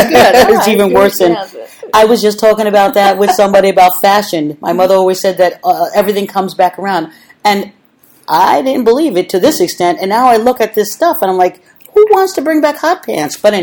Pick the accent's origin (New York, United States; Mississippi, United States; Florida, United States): New York, United States; Of course, I'm from New York.